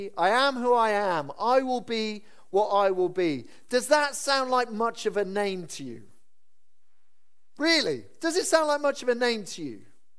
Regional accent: Wales, United Kingdom; I'm constrained to being a Welsh male who's constantly disappointed by the Welsh rugby team.

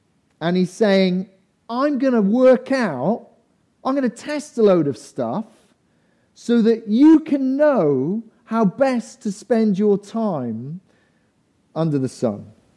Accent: Cardiff, Wales, United Kingdom; I remember growing up in Cardiff, and again, I'm not dwelling on being Welsh today.

